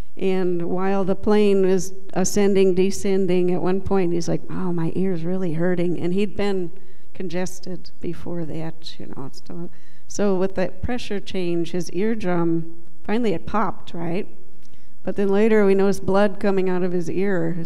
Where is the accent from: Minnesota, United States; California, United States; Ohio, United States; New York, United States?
Minnesota, United States; I'm from Minnesota.